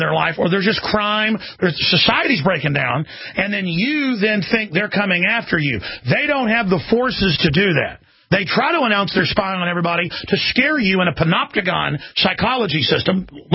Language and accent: English; Dallas, Texas, United States; I grew up in Dallas and watched that go on.